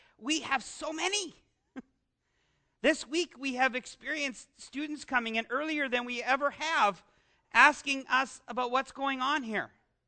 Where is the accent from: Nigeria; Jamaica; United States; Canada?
Canada; as a Canadian, I do well here because I grew up in the shadow of this great.